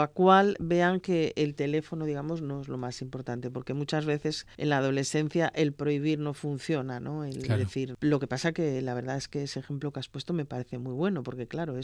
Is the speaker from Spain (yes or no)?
yes; Torrelavega, Cantabria, Spain; De ilustre torrelavegense, como soy de Torrelavega, ¿no?